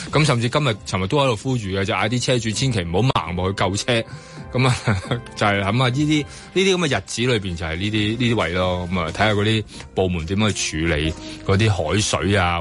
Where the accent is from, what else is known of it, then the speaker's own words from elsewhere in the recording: Hong Kong; 好多人對於即係我哋香港人翻工係嘛？